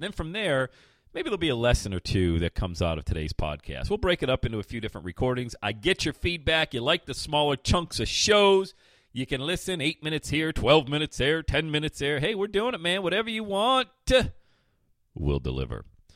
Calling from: Loveland, Ohio, United States; I say, hey, I'm calling from Loveland. Is that in the U.S.?

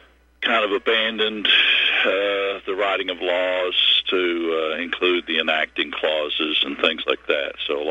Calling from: Kentucky, United States; I'm still reporting from Kentucky.

